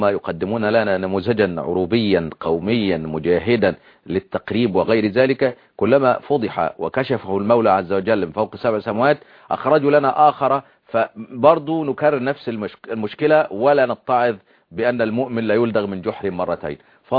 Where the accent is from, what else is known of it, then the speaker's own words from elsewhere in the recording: Egypt; زي ما بيقولوا عندنا في مصر نايم ونافخ بطنه.